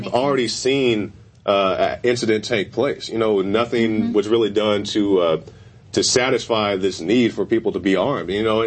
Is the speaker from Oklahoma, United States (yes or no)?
yes; Oklahoma, United States; In my home state of Oklahoma, you can open carry a gun.